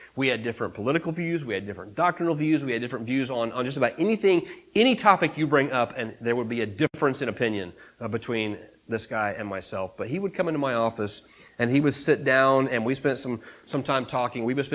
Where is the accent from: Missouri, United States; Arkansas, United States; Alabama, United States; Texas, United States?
Missouri, United States; Springfield; the church I grew up in Springfield